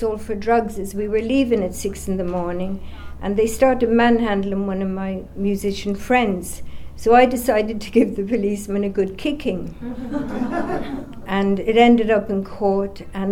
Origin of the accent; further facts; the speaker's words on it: Ireland; I'm not, I'm an Irish Catholic, you know.